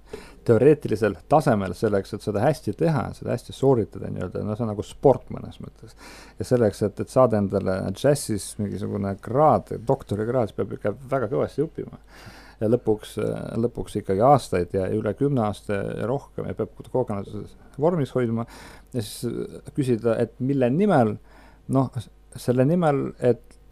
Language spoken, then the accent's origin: Estonian; Narva, Ida-Viru County, Estonia; born there; linnas, kus ma olen sündinud, see on Narva linn.